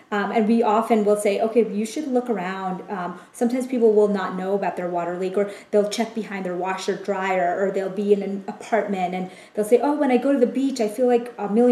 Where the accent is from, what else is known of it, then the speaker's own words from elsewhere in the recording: India; I'm Indian, so I think Indian people tend to look younger.